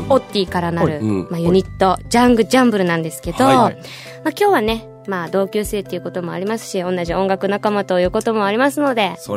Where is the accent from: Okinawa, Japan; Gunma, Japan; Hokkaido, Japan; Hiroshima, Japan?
Okinawa, Japan; Ginowan; 実は私の沖縄の中でも宜野湾市という、まあ、中部にあります宜野湾シティの出身なんですが、